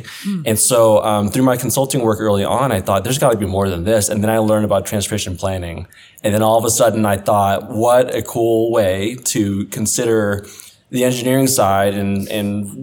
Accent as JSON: {"language": "English", "town": "Dorchester", "region": "Massachusetts", "country": "United States", "tie": "born there", "said": "I was born in Dorchester, so I also was in the Boston area."}